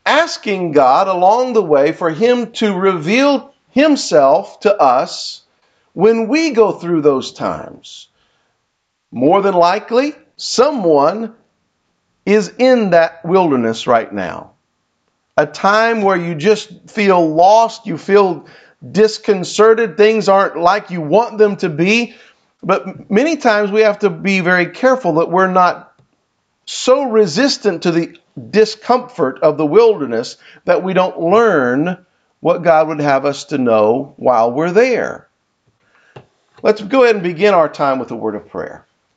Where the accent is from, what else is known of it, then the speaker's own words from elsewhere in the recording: Kansas, United States; now in Louisiana, United States; When I was young, growing up in Kansas, we had snowstorms. Now, we've had snow in Louisiana since I've been here.